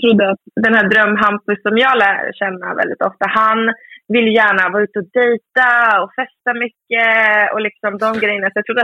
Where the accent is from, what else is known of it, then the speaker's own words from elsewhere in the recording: Söderhamn, Gävleborg County, Sweden; När vi firade midsommar i min hemstad, Söderhamn.